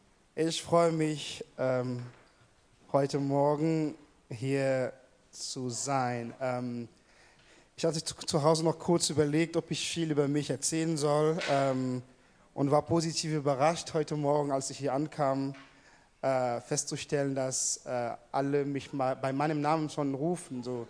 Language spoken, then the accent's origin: German; Cameroon; moved away as an adult; now in Hannover, Germany; ich komme ursprünglich aus Kamerun und lebe in Deutschland schon seit 16 Jahren. Bin, wie viele, glaube ich, hoffe ich, denke ich, Kameruner hier nach Deutschland gekommen zum Studieren.